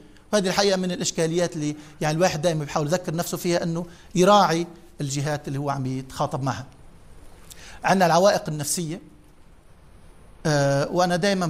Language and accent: Arabic; Lebanon